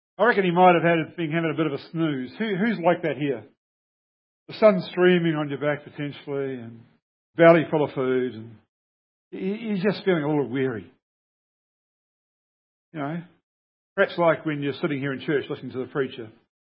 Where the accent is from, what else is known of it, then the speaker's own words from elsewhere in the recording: Hawke's Bay, New Zealand; It hit Hastings and Napier on the North Island, and that's where I grew up.